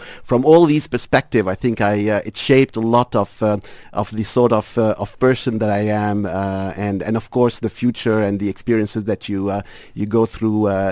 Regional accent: Lebanon; also born or lived in United Kingdom / United States; I'm Lebanese, so I was brought up in Lebanon. This was before the Civil War, and went to the French Lycée over there.

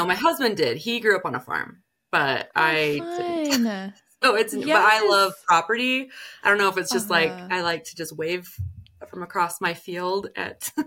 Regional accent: Utah, United States; also born or lived in Michigan; I wasn't born here, but I live in Utah right now. That's where I mostly grew up, but I was born like clear across in Michigan and stuff like that.

